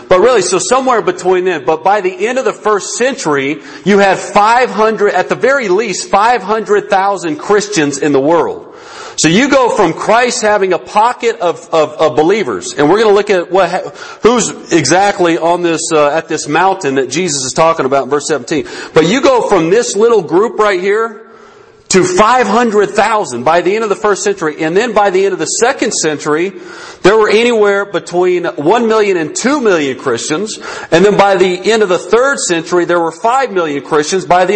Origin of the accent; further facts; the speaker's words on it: New Mexico, United States; I was at UNM for a while, lived in UNM or Albuquerque, lived at Santa Fe for a while, born and raised in New Mexico